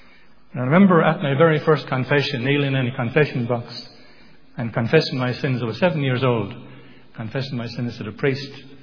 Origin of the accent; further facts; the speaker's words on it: Thurles, Munster, Ireland; born there; I was born in Thurles in County Tipperary many years ago. I won't tell you how many. It's a long, long time. And at that time, the town was very much a stronghold of Roman Catholicism. I was born into a Roman Catholic family.